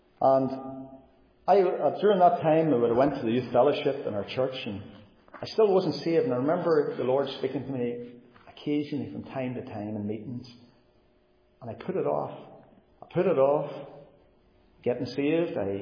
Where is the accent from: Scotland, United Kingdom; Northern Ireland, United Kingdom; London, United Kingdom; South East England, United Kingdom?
Northern Ireland, United Kingdom; Cookstown; I grew up in Cookstown. My parents were both saved folks.